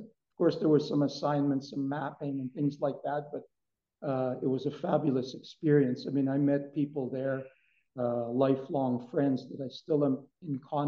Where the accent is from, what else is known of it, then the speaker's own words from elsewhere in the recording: Western Canada, Canada; I was born in 1958 in Canada, Western Canada, on a grain farm.